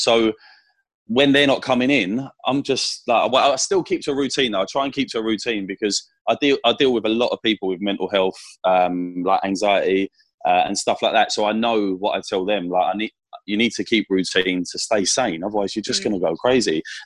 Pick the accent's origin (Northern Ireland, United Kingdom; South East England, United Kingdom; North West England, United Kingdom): South East England, United Kingdom; I'm from Kent, but most people think I sound like I'm from Essex. I think it's the London side of me, like. So it's just a little bit London Essex kind of thing.